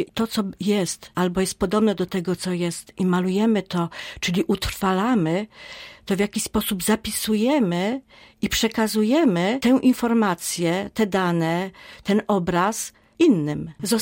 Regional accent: Rzeszów, Subcarpathian Voivodeship, Poland; Moje dzieciństwo to Rzeszów, ale nie tylko, bo piękne Podkarpacie, okolice Szczyrzowa, skąd pochodzi moja mama.

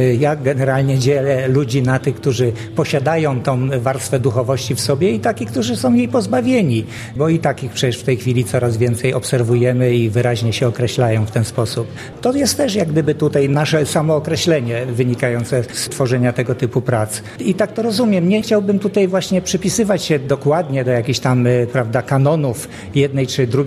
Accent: Recovered Territories, Poland; Urodziłem się właśnie w latach 50. na ziemiach odzyskanych, gdzie wychowywałem się na ruinach

